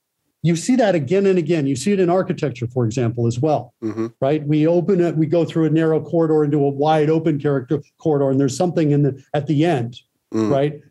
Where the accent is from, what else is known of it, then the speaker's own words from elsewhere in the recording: Spain; Hi, I'm from Spain, everybody.